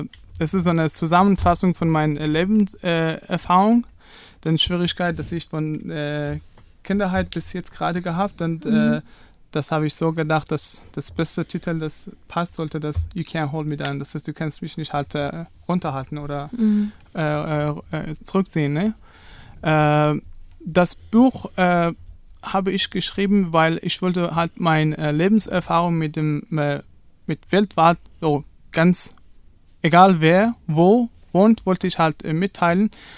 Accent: Herat, Afghanistan; also born or lived in Mashhad; now in Germany; ich bin 32 alt. Geboren bin ich in Mashhad, Iran, aber aufgewachsen bin ich in Herat, Afghanistan.

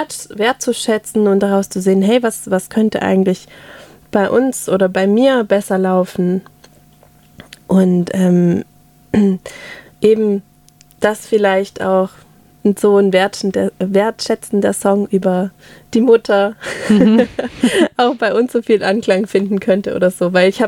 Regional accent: Reutlingen, Baden-Württemberg, Germany; ich bin ja Reutlingerin, aufgewachsen in Reutlingen und so.

